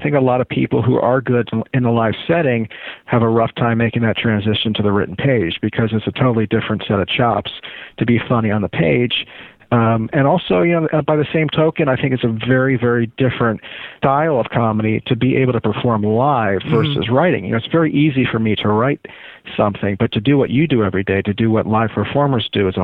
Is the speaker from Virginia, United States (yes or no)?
yes; Virginia, United States; also born or lived in Maryland; I grew up in Northern Virginia and in Maryland